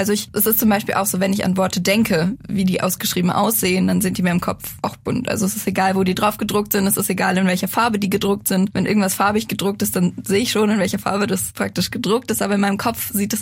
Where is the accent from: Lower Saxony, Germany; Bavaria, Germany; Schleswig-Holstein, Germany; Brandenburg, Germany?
Bavaria, Germany; Munich; mir geht's gut. Ich komme aus München, ich bin 24 Jahre alt und ich studiere hier in München an der LMU Soziologie im Master gerade.